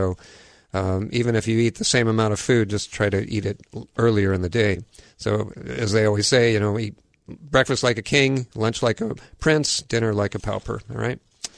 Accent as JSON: {"language": "English", "town": "Kailua", "region": "Hawaii", "country": "United States", "tie": "born or raised there", "said": "I remember as a child, growing up in Kailua, as I did"}